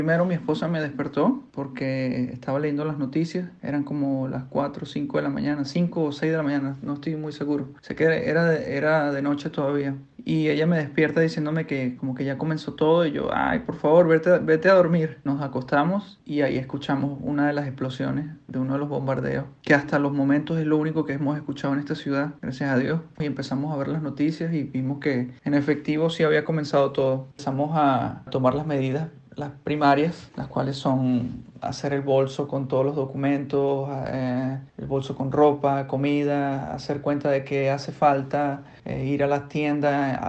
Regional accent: Venezuela; also born or lived in China; now in Dnipro, Ukraine; Pero sí, así fue como llegué a China. Así fue como salí de Venezuela.

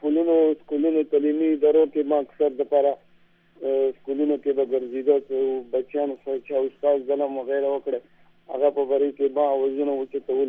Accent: Khyber Pakhtunkhwa, Pakistan; زه د ورګزو ایجنسی سره تعلق ساتم.

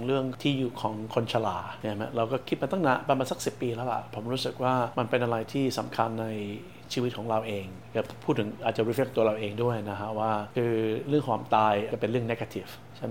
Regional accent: Bangkok, Thailand; ผมก็โตอยู่ที่แถวในกรุงเทพใช่ไหมฮะก็อยู่แถวสุขุมวิท

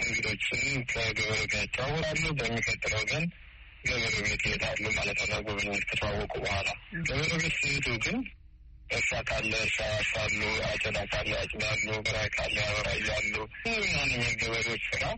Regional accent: Addis Ababa, Ethiopia; also born or lived in West Gojjam; ምዕራብ ጎጃም ደጋ ዳሞት ወረዳ ነው የተወለድኩት። ጣመ ጊዮርጊስ የሚባል ቤተክርስቲያን አለ እዛ አካባቢ። በስምንት ዓመቴ ወደ አዲስ አበባ ወንድሞች አመጡኝ

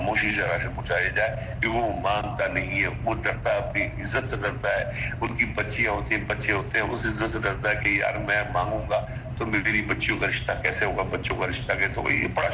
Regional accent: Karachi, Sindh, Pakistan; میں کراچی والا ہوں, میں کراچی میں رہتا ہوں, میں کراچی میں گھومتا پھرتا ہوں

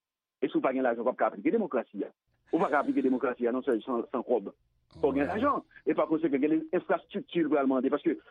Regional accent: Haiti; en tant qu'haïtien qui voyager surtout avant et après tremblement de terre là.

